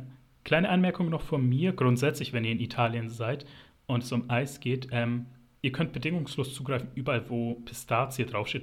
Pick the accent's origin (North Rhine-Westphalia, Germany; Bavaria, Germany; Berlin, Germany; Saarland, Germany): Bavaria, Germany; Nuremberg; ich komme ja aus Nürnberg und da ist es erstaunlich normal